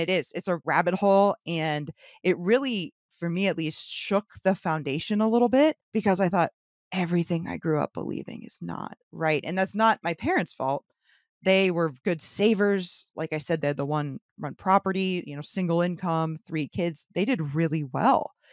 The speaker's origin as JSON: {"language": "English", "town": "St. Petersburg", "region": "Florida", "country": "United States", "tie": "born or raised there", "said": "Yeah, born and raised St. Petersburg."}